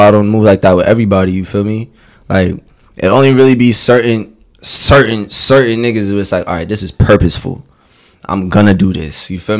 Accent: Brooklyn, New York, United States; So I'm originally from Sunset Park.

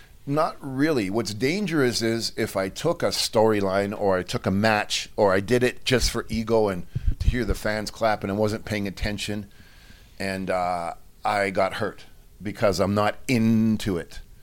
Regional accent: Mexico; because I'm from Mexico and I'm hardcore

